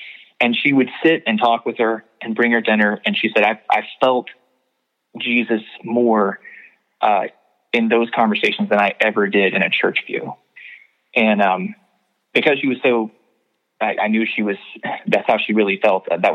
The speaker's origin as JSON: {"language": "English", "town": "Knoxville", "region": "Tennessee", "country": "United States", "tie": "born or raised there", "said": "I thought at one place I felt safe screening the documentary was in Knoxville, my hometown, because it's not, you know, I knew a lot of people there."}